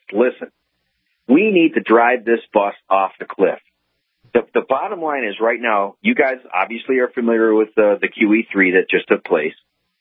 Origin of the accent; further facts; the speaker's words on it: Germany; I'm 51. I look back. I'm from Germany, and I look back at my relatives